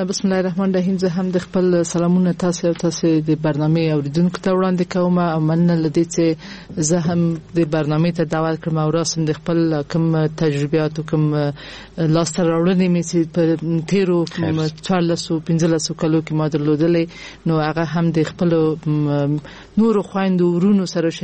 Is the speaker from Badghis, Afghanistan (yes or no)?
no; Kabul, Afghanistan; ما د کابل اوسیدونکې، ما په کابل کې زیږیدلې، ما اکثره عمر مې ټول عمر مې یعنی په افغانستان کې په کابل کې تیر کړی دی.